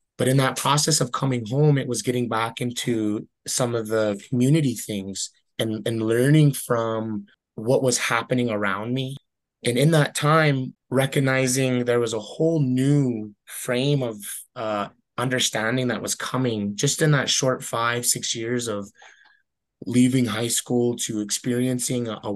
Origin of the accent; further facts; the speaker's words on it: Blackfeet Reservation, Montana, United States; born and raised on the Blackfeet Reservation. I work for the state of Montana under DPHHS as a zero suicide grant manager.